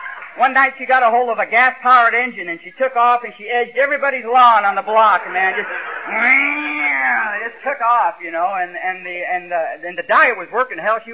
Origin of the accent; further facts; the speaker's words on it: Detroit, Michigan, United States; born there; Man, I was born in Detroit, and we wanted to improve our living, so my dad moved to L.A.